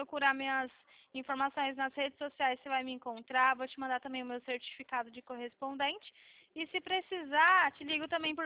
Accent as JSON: {"language": "Portuguese", "region": "São Paulo", "country": "Brazil", "said": "Eu sou aqui de São Paulo"}